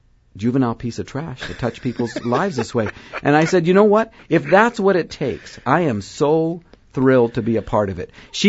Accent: Canada; I'm a Canadian, but I still spell it R-U-M-O-R.

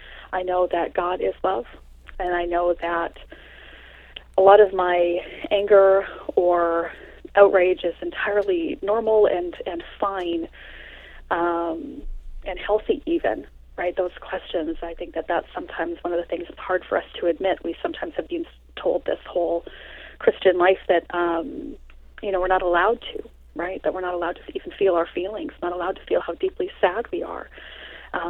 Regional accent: British Columbia, Canada; And, of course, I'm Canadian, and, just blogging here in BC

